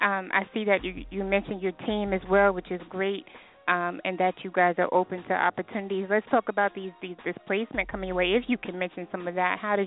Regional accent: Texas, United States; I'm from Texas, so that's right next door.

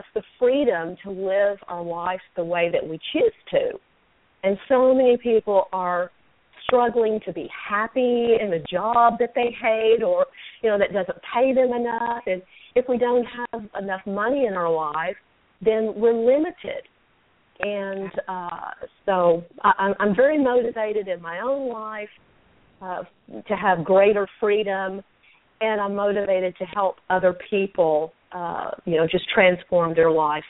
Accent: Paris, Texas, United States; now in Dallas, United States; Well, I was born and raised in Paris, Texas, a small town, and I'm currently living in Dallas, Texas.

